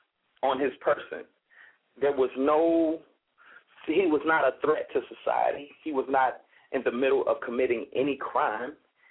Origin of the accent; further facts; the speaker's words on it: Florida, United States; also born or lived in Chicago, United States; I was raised in South Florida. I was raised in many different parts of Florida.